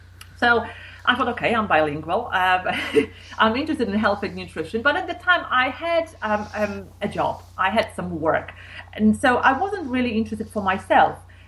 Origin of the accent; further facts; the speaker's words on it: Poland; And in fact, I was brought up in Poland